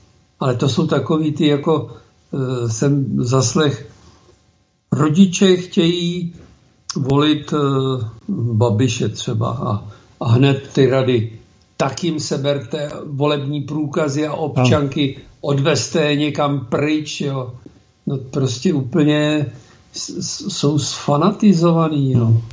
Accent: Prague, Czechia; já jsem Pražák, jo, původem

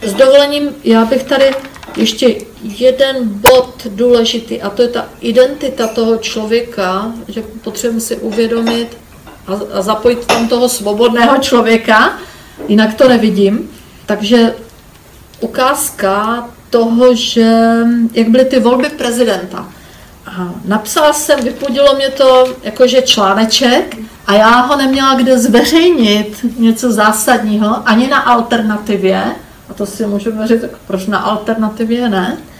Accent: Silesia, Czechia; Jsem Slezanka, zrozená v zemi Slezsko.

